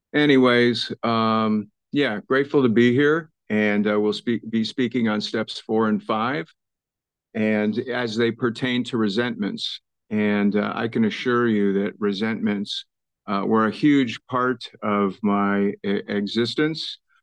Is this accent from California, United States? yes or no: yes; California, United States; now in Portland, United States; I'm from Portland, Oregon, originally from the San Francisco Bay Area.